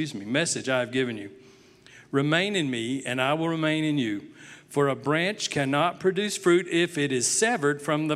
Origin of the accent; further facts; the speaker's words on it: United States; I'm an American. I can do this.